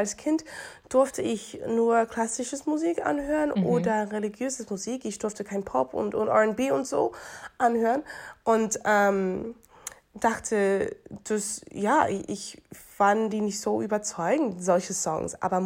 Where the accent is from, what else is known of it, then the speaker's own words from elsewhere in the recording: Miami, Florida, United States; German is a second language; now in Germany; Man fragt, wo ich herkomme und ich denke, aha, ich habe doch keinen Akzent. Entschuldigung, ich komme aus Miami. So, aber ich denke ein bisschen anders, ich spreche ein bisschen anders.